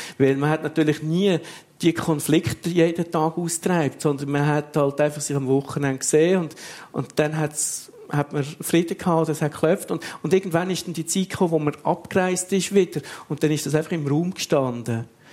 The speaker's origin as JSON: {"language": "German", "region": "Zurich", "country": "Switzerland", "tie": "born or raised there", "moved": "yes", "said": "Es ist der Zürichsee und es ist der Ausblick und das Gefühl, das man hat."}